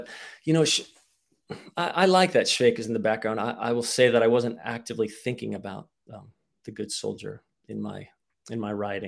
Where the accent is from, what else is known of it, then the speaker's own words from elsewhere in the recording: United States; I think I'm entirely American. I lived in Bratislava for a time as a Jesuit. I studied Slovak. I listened to Slovak my entire life.